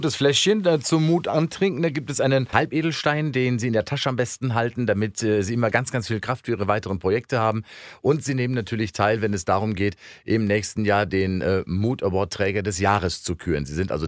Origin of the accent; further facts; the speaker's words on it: Bavaria, Germany; weil ich komme aus Bayern, da sagt man immer Servus.